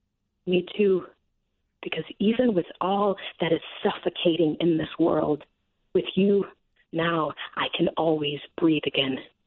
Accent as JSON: {"language": "English", "town": "Chicago", "region": "Illinois", "country": "United States", "tie": "born or raised there", "said": "Southside, Inglewood. It's pretty awesome."}